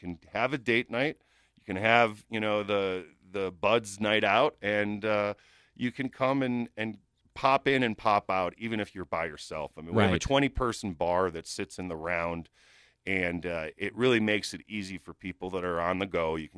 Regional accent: Midwest, United States; Well, I love Detroit because I'm a Midwesterner, and Detroit is near and dear to my heart.

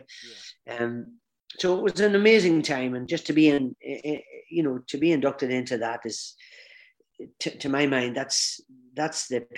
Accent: Northern Ireland, United Kingdom; my home country and helped in the way we did to bring peace, even for, you know, several nights throughout the Troubles

